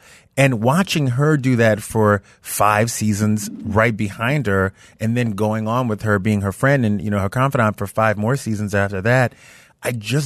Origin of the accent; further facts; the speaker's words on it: Louisiana, United States; But yeah, I'm from Louisiana and I met this woman named Allie Landry.